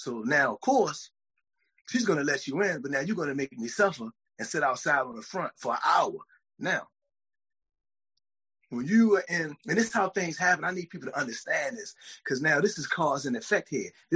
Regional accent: Baltimore, Maryland, United States; I was born in Baltimore. I grew up in District, I was District 17, but I grew up in District 16 and 15. So basically, Northwest Baltimore, basically West Baltimore.

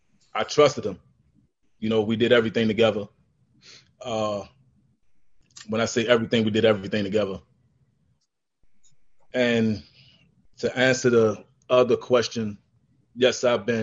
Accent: Baltimore, Maryland, United States; I grew up, I don't know if y'all familiar with Baltimore City. I grew up in Lexington Projects.

